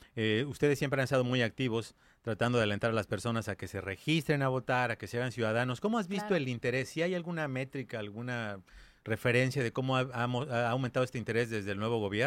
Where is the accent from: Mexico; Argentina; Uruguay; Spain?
Mexico; yo como mexicano